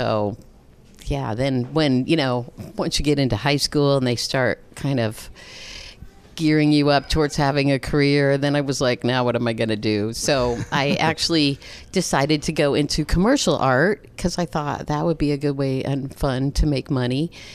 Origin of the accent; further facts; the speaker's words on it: Connecticut, United States; And then when we grew up in Connecticut, so when we had the snow on the ground, we would, you know, sculpt not just snowmen, but sculptures in the snow.